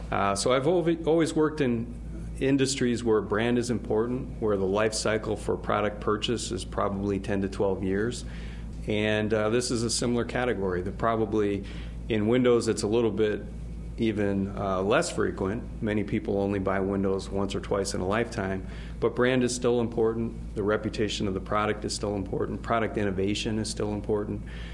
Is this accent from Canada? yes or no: no; Stamford, Connecticut, United States; I grew up in Stamford, Connecticut. I'm a Yankee fan. Grew up outside of New York City